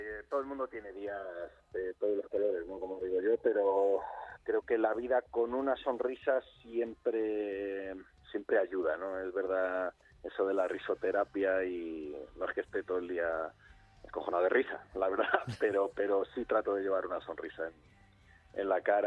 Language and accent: Spanish; Móstoles, Community of Madrid, Spain; moved away as an adult; me he criado allí. Yo nací en Madrid y luego a los 3-4 años me crié en Móstoles hasta los 21, pues, que ya empecé a viajar por ahí.